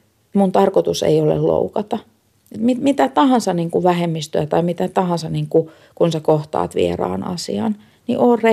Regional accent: Kaamanen, Lapland, Finland; ja mä oon kotoisin Inarin kunnan pohjoispuolella olevasta pienen pienestä Kaamasen kylästä. Se on ihan tosi pieni kylä ja mun mummola on Syysjärvellä, joka on vielä siitä Kaamasen kylästä sellainen parikymmentä kilsaa pohjoiseen.

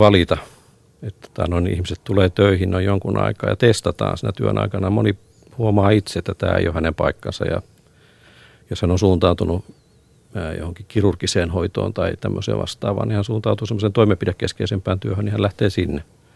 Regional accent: Oulu, North Ostrobothnia, Finland; now in Helsinki, Finland; tulin 93 aikanaan Oulusta. Muutin Helsinkiin tähän työhön

